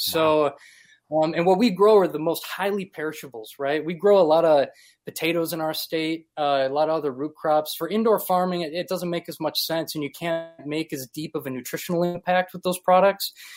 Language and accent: English; Appleton, Wisconsin, United States; also born or lived in New York City; Well, I'm actually originally from Appleton, Wisconsin. I moved out to New York back in the day for the opera career, which you mentioned briefly.